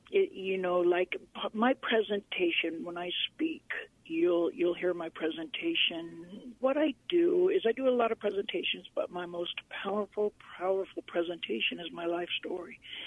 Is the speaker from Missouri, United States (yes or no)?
no; Los Angeles, California, United States; born there; I was born in Southern California in Los Angeles area. I had 4 brothers and an older sister. And I was born in 1965. I'm 53 years old.